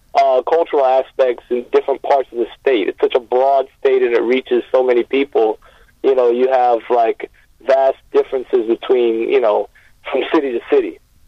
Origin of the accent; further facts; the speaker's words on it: Miami, Florida, United States; Yeah, I'm from Miami originally. Been out here a few years, about 4 years now. But yeah, I miss it, man. Like, I miss Florida in general.